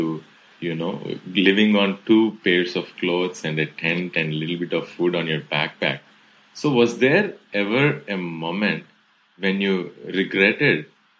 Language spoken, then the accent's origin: English; India; Being Indian, I can relate to what my mom or dad or family would say